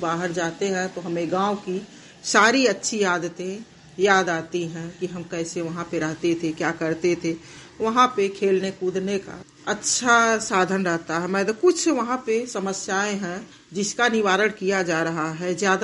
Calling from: Gorakhpur, Uttar Pradesh, India; Gorakhpur mobile बाड़ी से बोल।

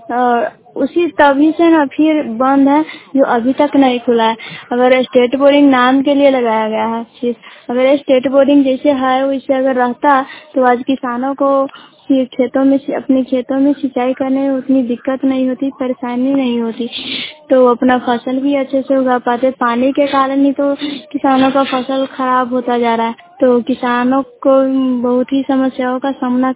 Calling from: Shahbazpur, India; शाहबाजपुर पंचायत के शाहबाजपुर गांव से बोल रही हूँ।

